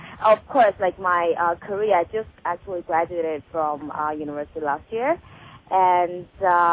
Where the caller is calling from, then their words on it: Toronto, Ontario, Canada; I'm calling from Toronto.